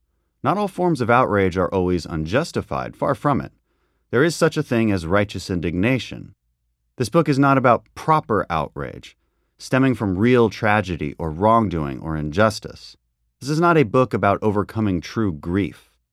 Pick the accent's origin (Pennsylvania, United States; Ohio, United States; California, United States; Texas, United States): Texas, United States; Katy; I first encountered irrational microaggression interpretations when I was in the third grade, growing up in Katy, Texas, just outside of Houston.